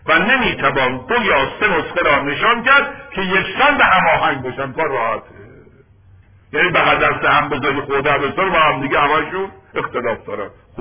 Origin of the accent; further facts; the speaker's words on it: Iran; ما هم ایرانی هستیم